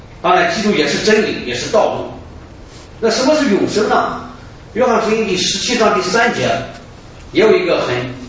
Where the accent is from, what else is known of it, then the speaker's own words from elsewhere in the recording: China; 不是说我们中国人所讲的长生不老青春永驻